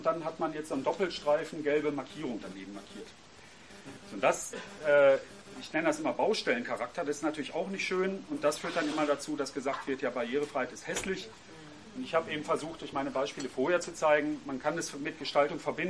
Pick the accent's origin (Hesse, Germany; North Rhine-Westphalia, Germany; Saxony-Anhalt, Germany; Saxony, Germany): North Rhine-Westphalia, Germany; Cologne; Ich bin aus Köln, da ist man ein bisschen anderes gewohnt.